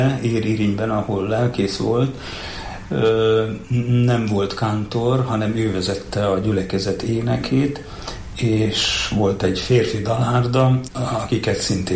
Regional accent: Romania; Úgy nőttem fel, hogy bizonyos koromban nem is tudatosult, hogy mi nem Magyarországon élünk, hanem Romániában. Ez később valahogy úgy tudatosult bennünk, hogy igen, mi Romániában élünk, magyarok vagyunk, de Romániában élünk.

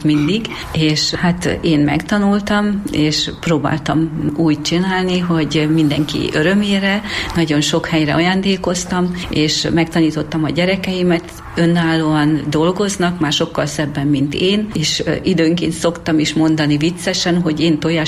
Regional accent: Baranya, Hungary; Nagyon szeretem Pécsváradot, és hát itt a környéken egy kicsi faluba születtem, 10 éves koromig ott éltem.

